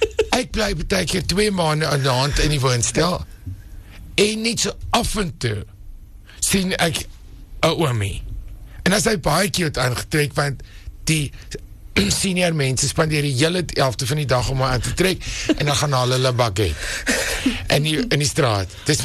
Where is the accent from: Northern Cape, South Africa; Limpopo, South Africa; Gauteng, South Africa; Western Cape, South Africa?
Western Cape, South Africa; Cape Town; so ek kom van die Kaap af, en my hele familie is nog daar